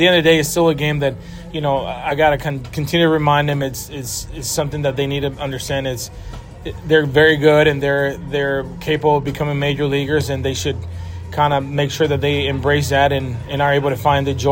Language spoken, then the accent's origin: English; Dominican Republic; having been raised there and you know, growing up around it